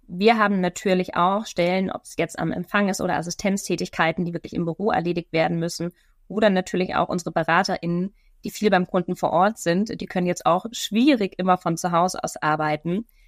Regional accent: Munich, Bavaria, Germany; moved away as an adult; now in Northern Germany; Ich bin gebürtige Münchnerin, bin aber vor 12 Jahren des Studiums wegen nach Norddeutschland ausgewandert.

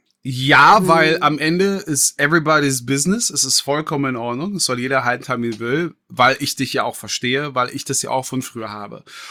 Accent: Berlin, Germany; Und ich komme aus dem Märkischen Viertel ursprünglich. Also ich komme aus einer Hochhaussiedlung.

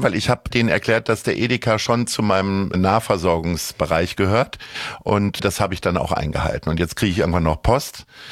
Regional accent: Lower Saxony, Germany; Naja, ich bin Niedersachse

